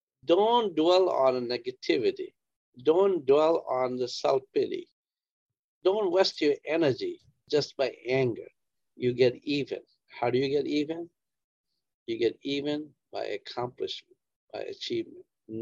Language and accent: English; India; I grew up in India.